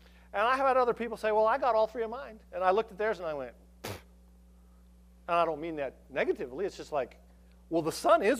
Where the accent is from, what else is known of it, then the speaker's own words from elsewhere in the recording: Longmont, Colorado, United States; I mean, I was from Longmont. Hawaiian shirts back in the 70s?